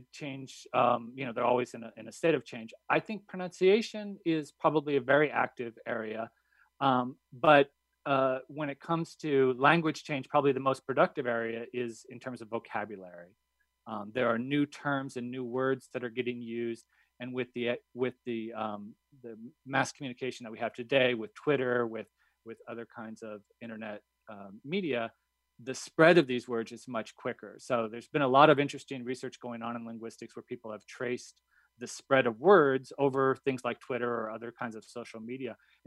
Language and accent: English; Nebraska, United States; I grew up in Nebraska, and I certainly have that in my own speech with pillow and Illinois